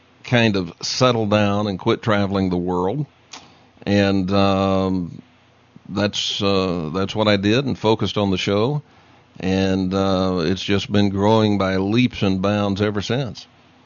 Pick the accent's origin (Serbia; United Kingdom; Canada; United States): United States; Texas; Yeah. I'm from Texas, so I know where that is.